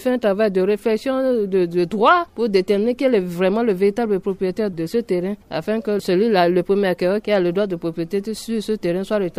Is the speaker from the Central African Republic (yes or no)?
yes; Central African Republic; en tant que Centrafricaine